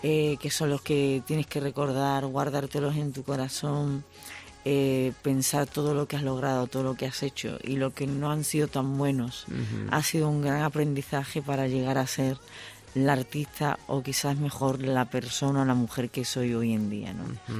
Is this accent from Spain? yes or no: yes; Seville, Andalusia, Spain; Mi público es mi tierra, ¿no? Yo soy sevillana.